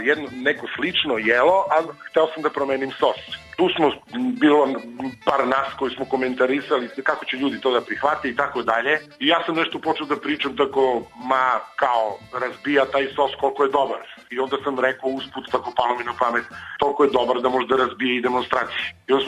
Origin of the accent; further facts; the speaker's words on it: Niš, Southern and Eastern Serbia, Serbia; ja kao Nišlija ne mogu mnogo da se pohvalim